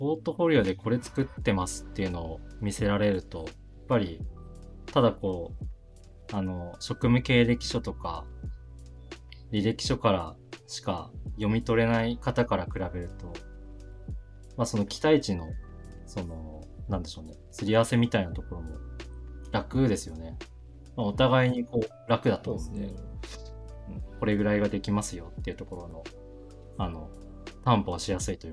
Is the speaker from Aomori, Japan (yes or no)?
yes; Aomori, Japan; キムさんは僕と同郷で青森出身なんですよね